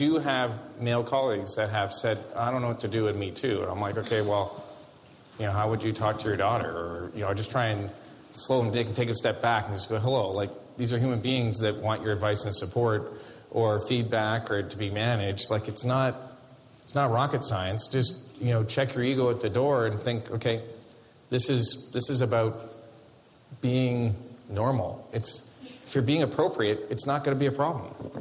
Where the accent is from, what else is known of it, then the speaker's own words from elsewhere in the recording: Canada; And me as a Canadian, I just think it's unacceptable.